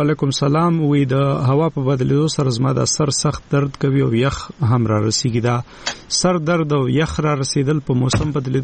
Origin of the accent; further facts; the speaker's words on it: Khyber Pakhtunkhwa, Pakistan; زه د وزیرستان یم او